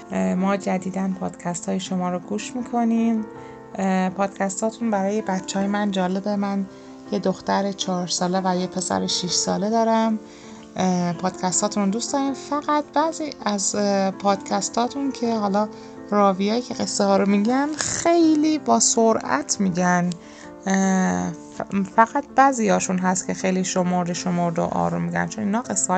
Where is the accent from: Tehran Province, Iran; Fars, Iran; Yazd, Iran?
Fars, Iran; Shiraz; من از شیراز هستم